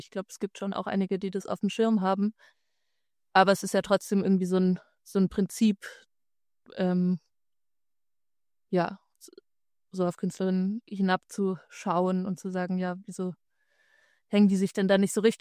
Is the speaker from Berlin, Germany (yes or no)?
no; Baden-Württemberg, Germany; geschrieben in meinem Kinderzimmer quasi noch oder in meinem Jugendzimmer im baden-württembergischen Exil, wo ich aufgewachsen bin.